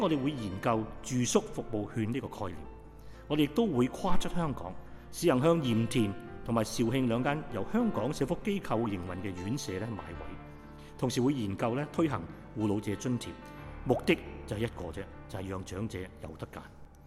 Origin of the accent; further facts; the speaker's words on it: China; 亦都系我哋中国人嘅元宵佳节